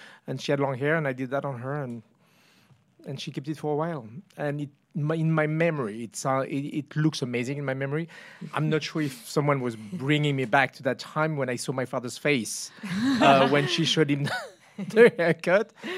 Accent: France; I'm from France.

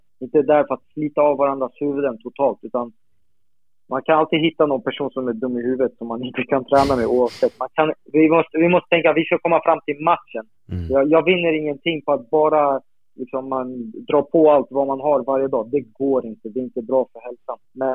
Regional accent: Gdynia, Pomeranian Voivodeship, Poland; Gdynia där i min hemstad. Jag bor ganska nära

